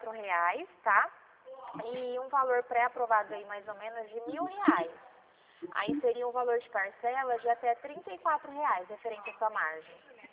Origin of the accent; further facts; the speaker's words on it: Dracena, São Paulo, Brazil; Eu sou aqui de Dracena.